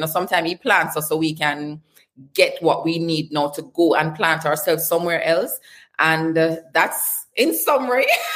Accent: Jamaica; especially in US dollars as a Jamaican

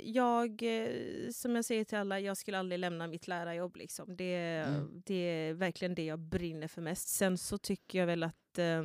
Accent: Gothenburg, Västra Götaland County, Sweden; moved away as an adult; now in Stockholm, Sweden; Nej, alltså jag är född och uppvuxen i Göteborg. Mm. Men jag flyttade till Stockholm när jag var 19.

